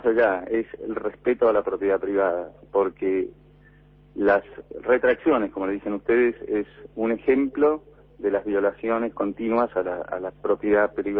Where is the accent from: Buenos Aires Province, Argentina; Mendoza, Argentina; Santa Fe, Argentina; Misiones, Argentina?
Santa Fe, Argentina; Rosario; now in Uruguay; Llegamos desde la ciudad de Rosario, del sur de Santa Fe, específicamente.